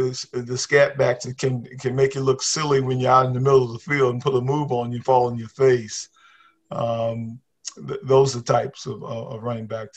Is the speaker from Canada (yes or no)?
no; Whitmire, South Carolina, United States; When I grew up in Whitmire and matriculated to South Carolina State University